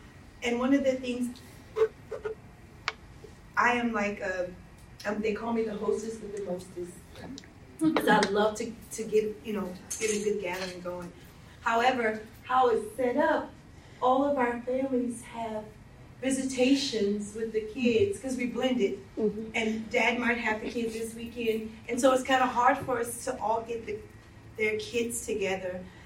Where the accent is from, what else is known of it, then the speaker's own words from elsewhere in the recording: Louisiana, United States; I'm from Louisiana, so we eat for everything.